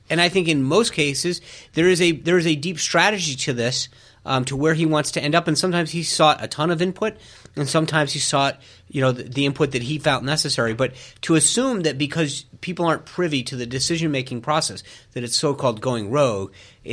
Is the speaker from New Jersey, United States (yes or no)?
no; Rhode Island, United States; So as I mentioned earlier, I grew up in Rhode Island.